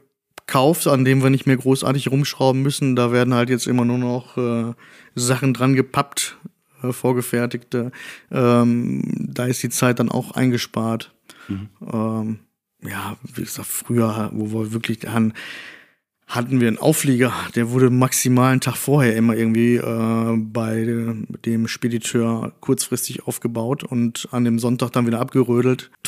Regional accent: Dortmund, North Rhine-Westphalia, Germany; Ich vermisse auch als Dortmunder

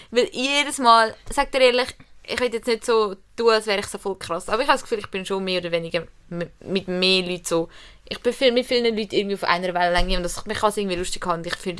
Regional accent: Zurich, Switzerland; wir sind zwar schon in Zürich aufgewachsen

